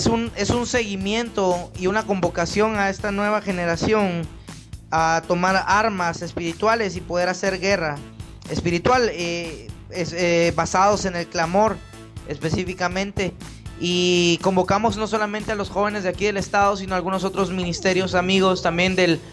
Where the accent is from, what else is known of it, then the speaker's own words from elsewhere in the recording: Guatemala City, Guatemala Department, Guatemala; now in Monterrey, Mexico; yo vivo acá en el estado de Nuevo León, en la ciudad de Monterrey. Y tengo ya más o menos 10 años viviendo en México, pero realmente soy originario de Guatemala, Centroamérica, de la capital específicamente.